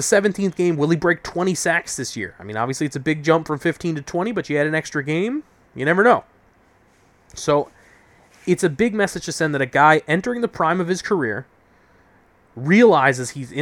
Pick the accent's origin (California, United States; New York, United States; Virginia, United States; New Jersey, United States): New York, United States; New York City; and growing up in New York City, I could tell you, look, people's expectations are different depending on the history of your franchise.